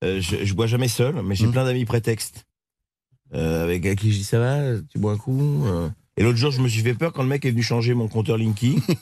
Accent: Nouvelle-Aquitaine, France; tu peux aller dans mon enfance en Creuse

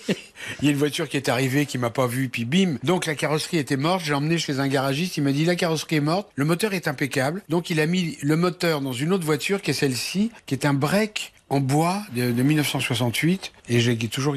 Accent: Nogent, France; c'est un coin que je connaissais très très bien, puisque j'ai été élevé, moi, à Nogent.

